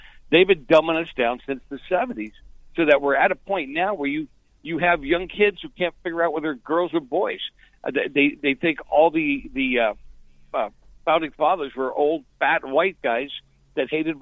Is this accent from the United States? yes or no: yes; Boston, Massachusetts, United States; I grew up in Boston